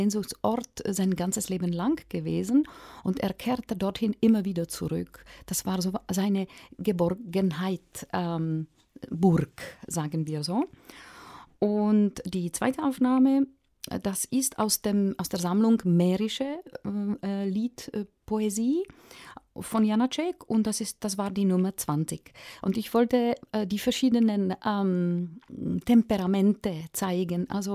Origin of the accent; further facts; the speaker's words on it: Czechia; now in Switzerland; natürlich bin ich Tschechin mit mährischen Wurzeln, in der Schweiz schon länger lebend als in meiner Ursprungsheimat.